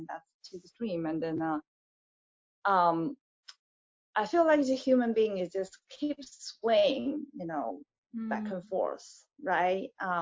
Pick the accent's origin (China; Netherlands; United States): China; I come from China